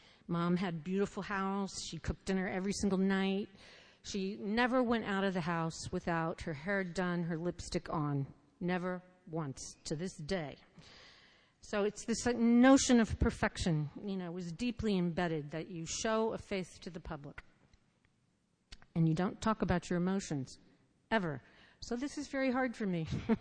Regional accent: Bethesda, Maryland, United States; I grew up in Bethesda, Maryland, in a beautiful white house on a hill. I had an oak tree out my bedroom window.

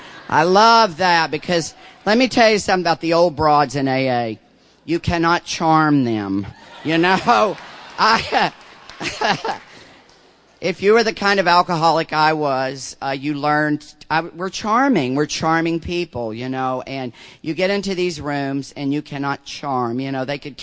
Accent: Deep South, United States; Now, I grew up in the Deep South.

